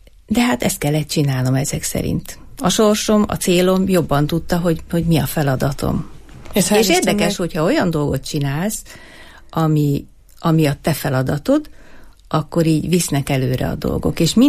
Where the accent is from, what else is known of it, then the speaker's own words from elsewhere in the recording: Eger, Heves, Hungary; mivel Egri vagyok, és Egerbe és Eger környékén azért nem olyan nagy terület könnyen elérhető bárki szerintem